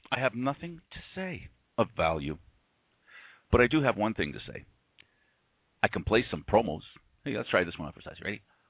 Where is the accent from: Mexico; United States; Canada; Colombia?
Canada; Don't forget, I'm Canadian. We always apologize.